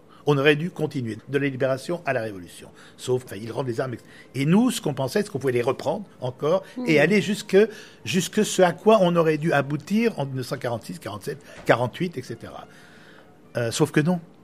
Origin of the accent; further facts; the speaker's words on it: France; On n'a pas à expier des crimes que nos pères auraient pu commettre. On est français.